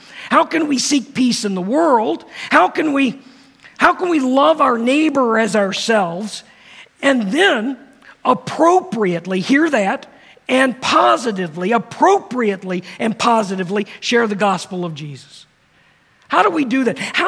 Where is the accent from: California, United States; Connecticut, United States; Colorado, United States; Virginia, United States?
Virginia, United States; Virginia Beach; You know, I grew up in Virginia Beach, and it was really pretty homogeneous down there.